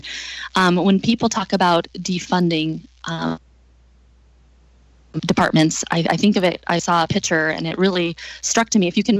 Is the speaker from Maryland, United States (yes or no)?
no; South Dakota, United States; I am a local from the Black Hills. I love that I live in South Dakota